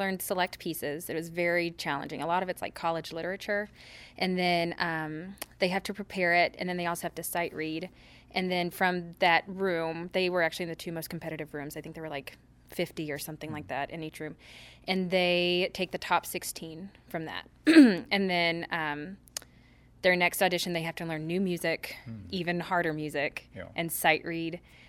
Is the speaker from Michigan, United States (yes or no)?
no; Dallas, Texas, United States; also born or lived in Illinois; I grew up in Dallas, but then I left the great state of Texas to go to Illinois, and I stayed up there for 8 years.